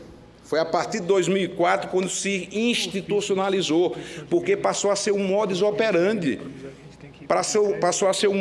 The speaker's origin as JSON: {"language": "Portuguese", "region": "Northeast Region", "country": "Brazil", "said": "porque lá no Nordeste, de onde eu venho"}